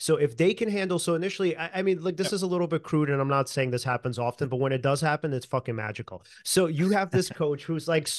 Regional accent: United States; because, you know, being an American.

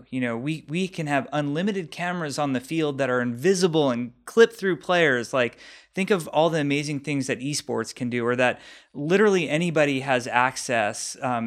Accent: Los Angeles, California, United States; As I grew up in Los Angeles

